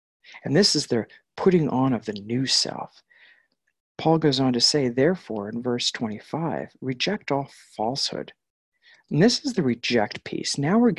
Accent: New York, United States; I grew up on Long Island and I used to say the F-bomb as an adjective, verb and noun.

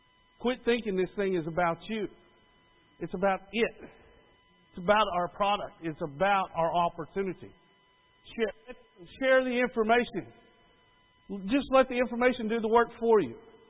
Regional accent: Durant, Oklahoma, United States; I'm not from Ada. I grew up in Durant.

